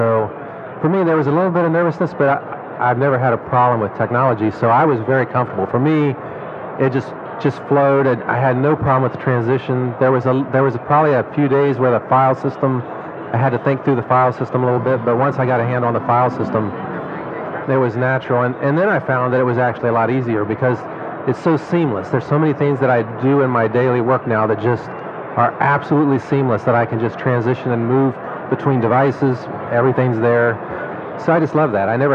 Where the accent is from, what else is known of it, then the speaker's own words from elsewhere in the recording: Ohio, United States; No, I'm from Ohio.